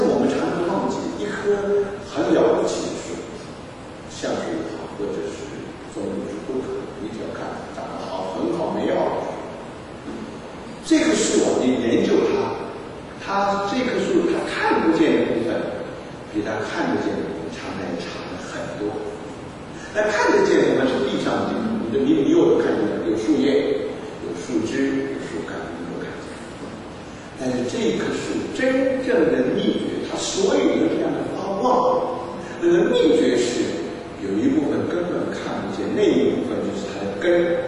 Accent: Taiwan; 所以我觉得我是台湾人啊

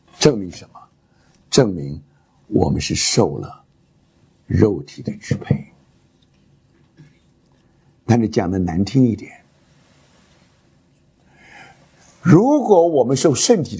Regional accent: China; 我们中国人有一句话叫做一张八口一张床

